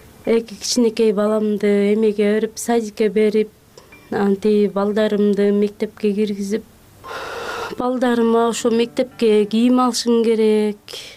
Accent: Terek-Suu, Jalal-Abad Region, Kyrgyzstan; born there; now in Bishkek, Kyrgyzstan; Токтоол районунун Терек суу айылында туулгам. 35 жаштамын. 4 балам бар. Балдарым өзүмдүн колумда. Ажырашкам. Бишкек шаарында Төкөлдөштө квартирада турам.

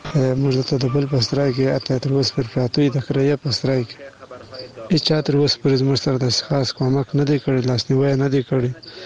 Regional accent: Badghis, Afghanistan; now in Kandahar, Afghanistan; افغان یم، د کندهار ولایت څخه تاسو ته میسج لیږی دی. اصلي د بادغیس ولایت د بنمرغاد ولسوالۍ یم، خو فلحال اوس په کندهار کې اوسېږم.

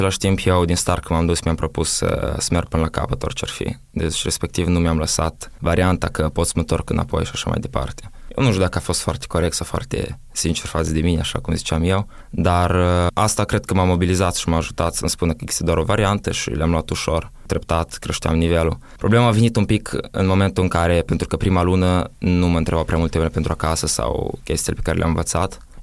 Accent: Moldova; Când ei știau că eu sunt din Moldova și când a început războiul în Ucraina

